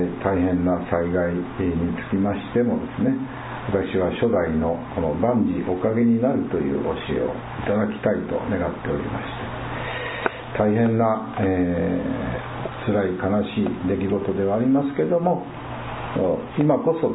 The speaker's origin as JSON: {"language": "Japanese", "town": "Kurashiki", "region": "Okayama", "country": "Japan", "said": "私たち岡山県人、倉敷市民がですね、思いやりの心を一層ですね、持てるようにならせていただく機会にしていかなきゃいけないと私は思うんですね"}